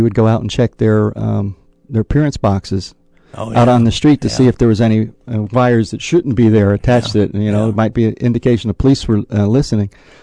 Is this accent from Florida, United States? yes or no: yes; Miami, Florida, United States; I grew up in Little Havana. I didn't grow up in Miami. I grew up in Little Havana.